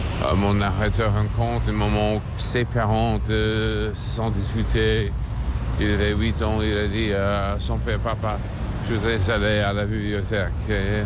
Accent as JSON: {"language": "French", "region": "New York", "country": "United States", "tie": "born or raised there", "lives_now": "France"}